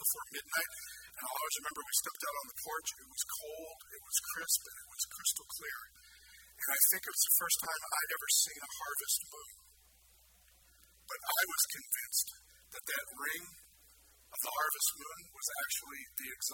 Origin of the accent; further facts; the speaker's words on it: Bisbee, Arizona, United States; I just moved from my hometown, this big, huge move, 24 miles away to another town.